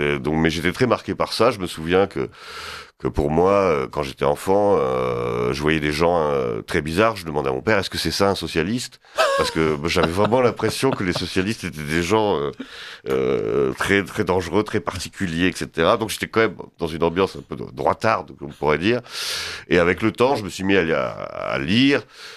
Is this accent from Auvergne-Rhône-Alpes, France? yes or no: yes; Auvergne-Rhône-Alpes, France; born there; Je suis... un Auvergnat de naissance.